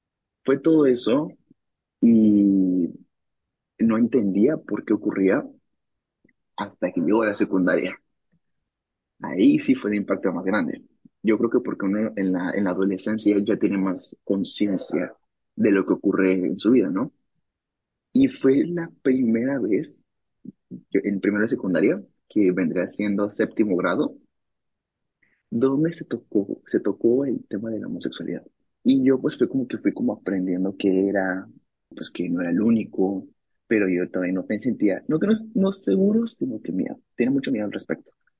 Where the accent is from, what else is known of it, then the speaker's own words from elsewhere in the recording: Monterrey, Nuevo León, Mexico; tengo 23 años, soy de Monterrey, México. Soy católico y soy gay.